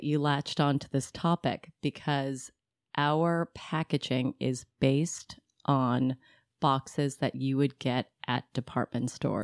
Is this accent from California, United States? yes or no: yes; San Francisco, California, United States; as a child growing up in San Francisco